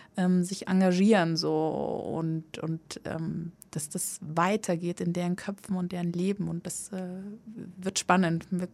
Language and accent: German; Saxony, Germany; ich komme ja aus Sachsen.